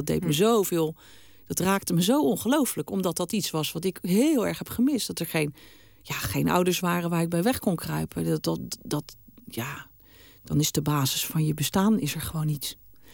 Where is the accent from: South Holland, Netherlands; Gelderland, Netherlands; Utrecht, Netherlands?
South Holland, Netherlands; Rotterdam; van Zuid en ik kom van Noord.